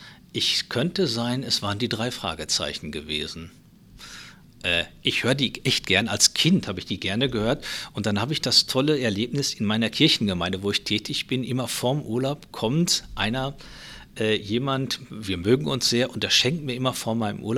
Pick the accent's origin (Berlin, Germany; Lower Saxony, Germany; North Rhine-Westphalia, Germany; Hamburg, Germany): North Rhine-Westphalia, Germany; born or raised there